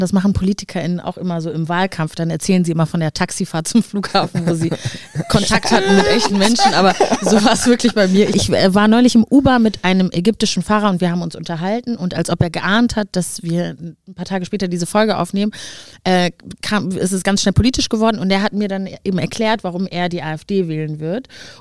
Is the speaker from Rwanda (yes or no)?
yes; Rwanda; Also ich bin in Ruanda geboren und aufgewachsen